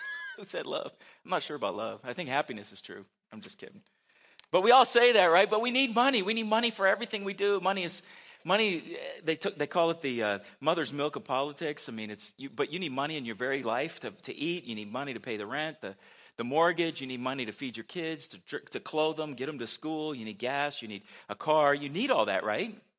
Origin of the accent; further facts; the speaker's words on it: California, United States; Growing up in California, you hear about this a lot.